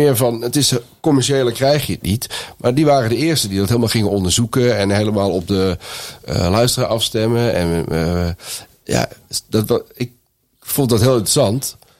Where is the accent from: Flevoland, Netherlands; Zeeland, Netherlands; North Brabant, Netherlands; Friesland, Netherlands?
North Brabant, Netherlands; Ik kwam uit Brabant en dan was toch de leraar, nee, ja, dat kan niet.